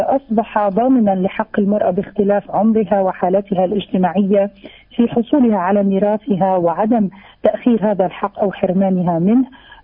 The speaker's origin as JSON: {"language": "Arabic", "country": "Palestine", "said": "كوننا مجتمع فلسطيني محافظ، مجتمع فلسطيني يعتمد على مرجعيته الإسلامية ودينه الإسلامي"}